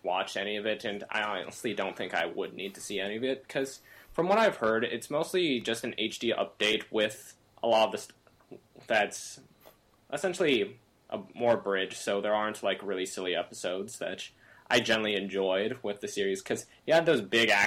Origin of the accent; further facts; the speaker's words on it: Seattle, Washington, United States; I come from Seattle, so.